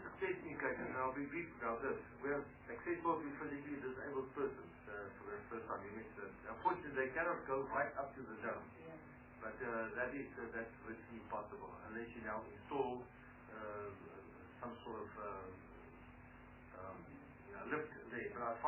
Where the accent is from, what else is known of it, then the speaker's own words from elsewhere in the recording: South Africa; first language Afrikaans; English is a second language; We are proudly South African, but we are also proudly Afrikaans speaking, and at the same time also proudly Afrikaner.